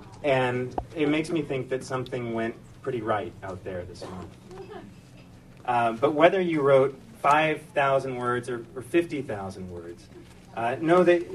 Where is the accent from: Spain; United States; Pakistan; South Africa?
South Africa; moved away as an adult; now in London, United Kingdom; I'm South African and was sent to London in September on an extended holiday